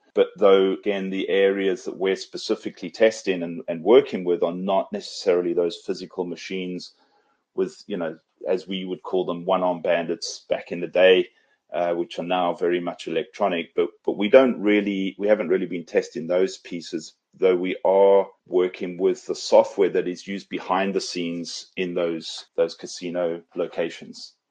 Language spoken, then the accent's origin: English; South Africa; and I'm originally from South Africa.